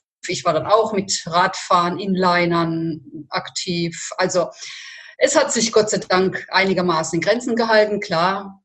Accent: Rhineland-Palatinate, Germany; also born or lived in Italy; Ich werde jetzt 54 in den nächsten 2-3 Wochen und wohne in Süddeutschland bei Karlsruhe, aber auf der Pfälzer Seite, Rheinland-Pfalz. Hier bin ich auch zur Schule gegangen, aufgewachsen, arbeite hier und lebe hier schon seit 40, fast 50 Jahren.

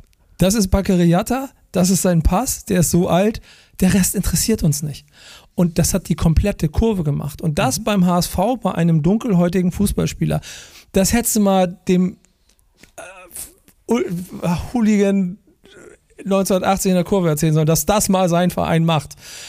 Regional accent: Hamburg, Germany; Bei St. Pauli war es immer das Herz von St. Pauli, das ist meine Heimat in Hamburg, da bin ich zu Hause.

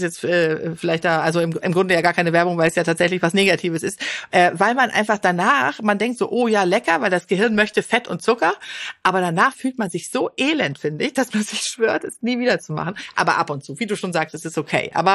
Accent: Sweden; German is a second language; aber in Schweden, wo ich herkomme, da kochen wir immer den ganzen Kopf

